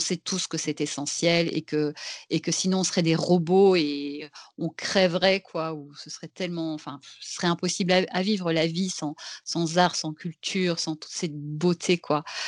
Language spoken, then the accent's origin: French; Belgium; je ne sais pas si c'est parce que je viens de Belgique, mais vivre sans humour, pour moi, ce n'est pas possible